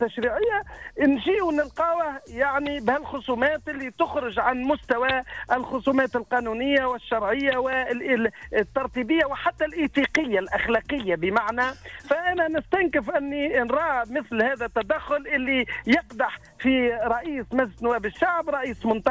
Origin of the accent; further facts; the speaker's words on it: Tunisia; نحن كشعب تونسي نحبطوا ونوليو نخافوا